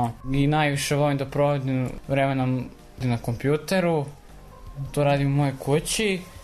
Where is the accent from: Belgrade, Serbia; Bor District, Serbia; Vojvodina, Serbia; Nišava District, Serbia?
Belgrade, Serbia; ja sam iz Beograda, Vekino Brdo, idem u školu Dosite Bradović, sada idem u 7. razred